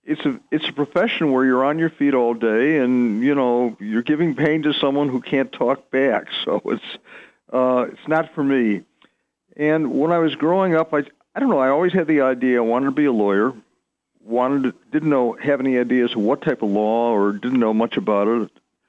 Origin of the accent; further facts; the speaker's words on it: Detroit, Michigan, United States; Yeah, I grew up in Detroit.